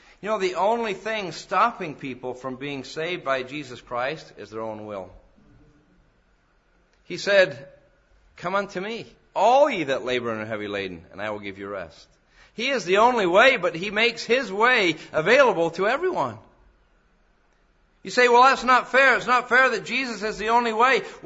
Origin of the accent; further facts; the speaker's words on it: England, United Kingdom; I grew up in England, and we were back there, as some of you know, back in July and August this year.